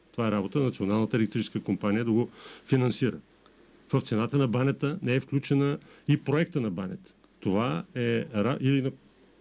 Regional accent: Burgas, Burgas Province, Bulgaria; born there; аз между другото също съм роден в Бургас

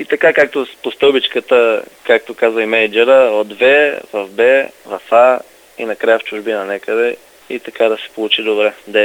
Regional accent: Kyustendil, Kyustendil Province, Bulgaria; да, защото все пак аз съм от Кюстендил

